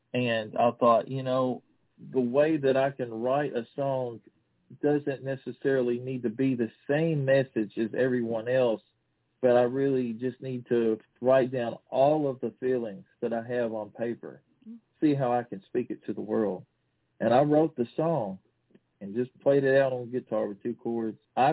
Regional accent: Kentucky, United States; I cut a couple of years ago, you know, I'm from Kentucky

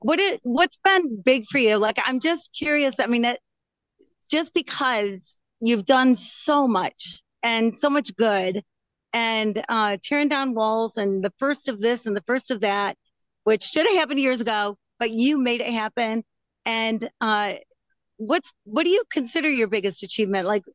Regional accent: Michigan, United States; I'm from Michigan, Midwestern, and won some awards.

